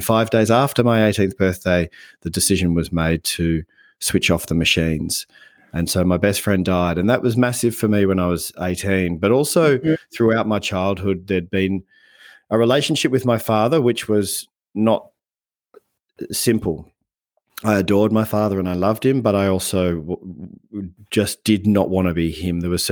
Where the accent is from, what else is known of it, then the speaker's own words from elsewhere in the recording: Australia; also born or lived in Netherlands; I was born in Holland, but grew up in Australia and grew up in, you know, a pretty average middle-class suburban kind of upbringing.